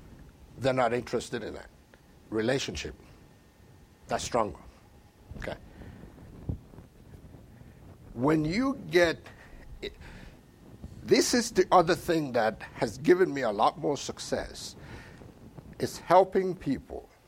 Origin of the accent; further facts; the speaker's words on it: Nigeria; now in United States; I'm from Nigeria originally. Insurance is not important. Come to this country, insurance is required.